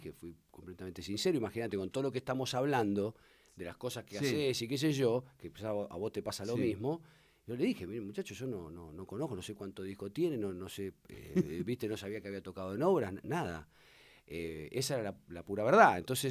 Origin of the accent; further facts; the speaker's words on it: Buenos Aires Province, Argentina; soy de provincia de Buenos Aires, las zonas son más o menos la misma, Palomar, Hurlingham, Ramón Mejía